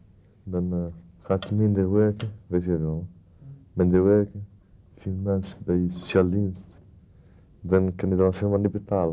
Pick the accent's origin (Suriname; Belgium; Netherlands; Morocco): Morocco; Ben ik Marokkaan, dat vind ik altijd Marokko een mooi land.